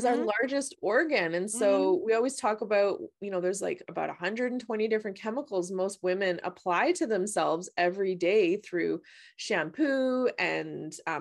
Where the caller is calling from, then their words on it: British Columbia, Canada; Well, I'm calling from British Columbia. So we are really far apart and the magic of technology is connecting us today.